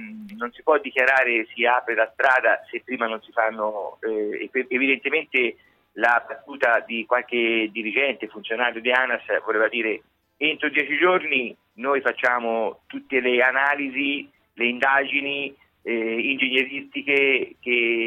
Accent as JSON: {"language": "Italian", "town": "Grosseto", "region": "Tuscany", "country": "Italy", "said": "siamo da Grosseto proprio i più lontani in assoluto"}